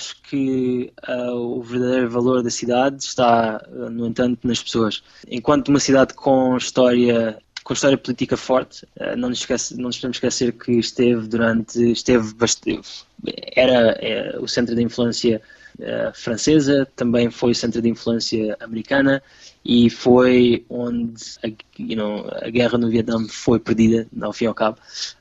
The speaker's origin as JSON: {"language": "Portuguese", "region": "Setúbal", "country": "Portugal", "tie": "born or raised there", "said": "vender Portugal, vender Lisboa, vender a cidade onde eu cresci também, Setúbal, e todo aquele estuário de Setúbal, que é lindo"}